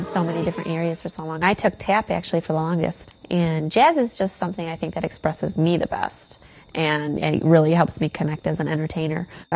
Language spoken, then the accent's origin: English; Livonia, Michigan, United States; I grew up in Livonia. I have lived in a house with my parents since I was 4 years old in Livonia.